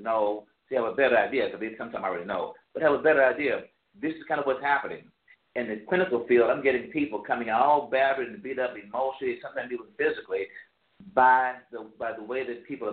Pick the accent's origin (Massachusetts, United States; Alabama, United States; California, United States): Alabama, United States; Mobile; And sometime down south again, and I'm from down south. I'm from Alabama, Mobile, and Mississippi, in that area.